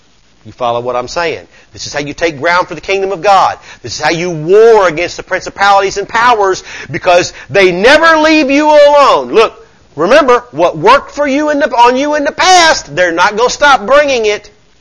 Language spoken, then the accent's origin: English; Southern United States, United States; I'm from the South. It's just the language we talk. Come on, I mean, I've been raised here all my life.